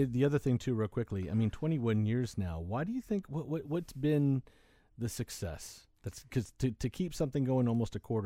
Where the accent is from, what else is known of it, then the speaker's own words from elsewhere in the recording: Puerto Rico; now in United States; I'm from Puerto Rico